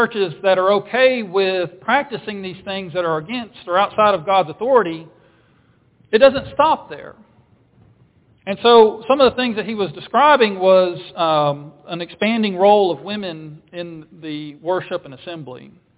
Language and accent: English; Nashville, Tennessee, United States; But that's where I was born and raised, was in the Nashville area.